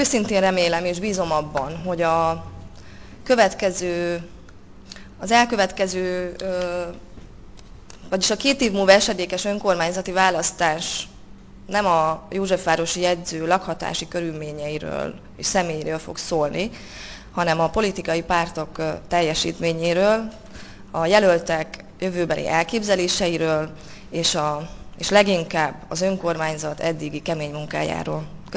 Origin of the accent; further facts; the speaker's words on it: Borsod-Abaúj-Zemplén, Hungary; now in Budapest, Hungary; én egy Borsod megyei lány vagyok, és a fővárosban a hosszú távú lakhatásom nem volt megoldott